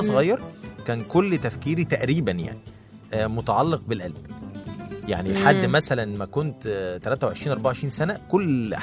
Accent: Egypt; عندنا في مصر في مشكله كبيره جدا، ان في ناس بتوهم عقولها وقلوبها.

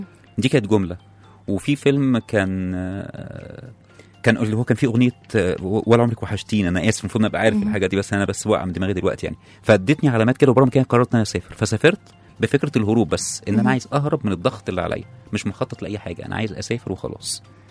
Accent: Egypt; also born or lived in Oman; انا راجع من عمان في 2019 بعد خسارة كبيرة يعني. بقالي حوالي 3 سنين في مصر

